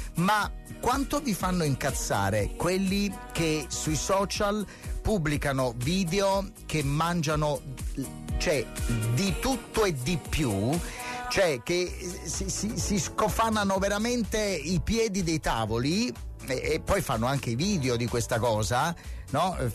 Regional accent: Naples, Campania, Italy; siamo napoletani

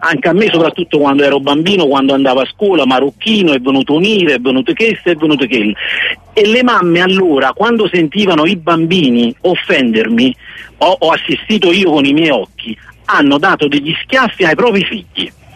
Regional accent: Naples, Campania, Italy; born there; Io vivo a Napoli, sono nato a Napoli, ma ho origini brasiliane perché i genitori genetici sono brasiliani.

